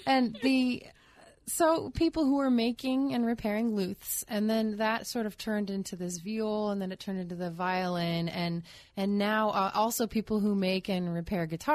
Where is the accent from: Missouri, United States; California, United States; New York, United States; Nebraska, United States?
Nebraska, United States; Omaha; And I'm actually from Omaha, and we were in a church that's everyone should know, that's a Presbyterian church